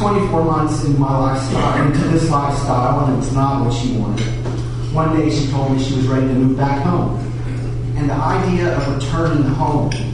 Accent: Galveston, Texas, United States; now in Cypress, United States; I live in Cyprus. I grew up in Galveston, like I mentioned.

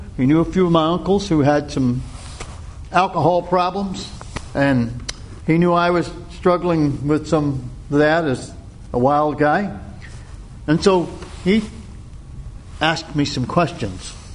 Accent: Tobaccoville, North Carolina, United States; This wide-eyed little boy, growing up in Tobaccoville, North Carolina, if you've ever seen, you probably know that.

